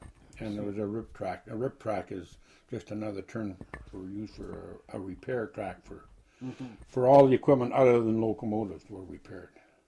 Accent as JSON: {"language": "English", "town": "Thunder Bay", "region": "Ontario", "country": "Canada", "tie": "born or raised there", "also_born_or_lived": "Gilbert Plains", "said": "And then we moved to Thunder Bay and right. Fort William at the time."}